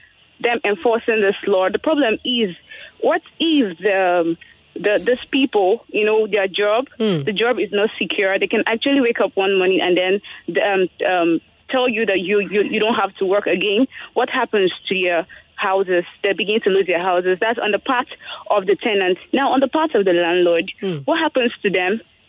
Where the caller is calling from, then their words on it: Ajah, Lagos, Nigeria; I'm calling from Aja area.